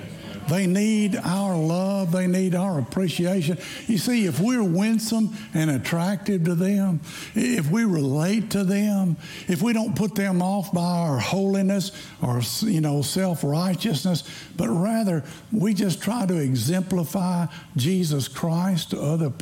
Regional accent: the South, United States; You see, I grew up in the South, and can I just be honest with y'all?

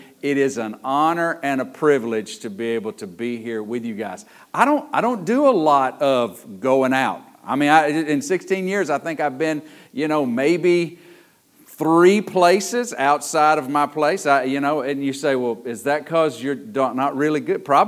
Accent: Athens, United States; I'm from the Athens area. I grew up in the country outside of Athens. I know y'all find that hard to believe that I grew up in the country, but that's where I come from.

